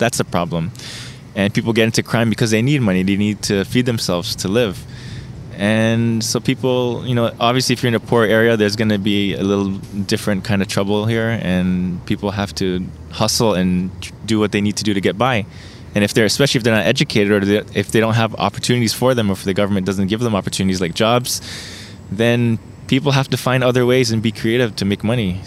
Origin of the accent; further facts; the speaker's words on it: Toronto, Ontario, Canada; there are certain advantages you get growing up in Jane and Finch, which is that multicultural, diverse upbringing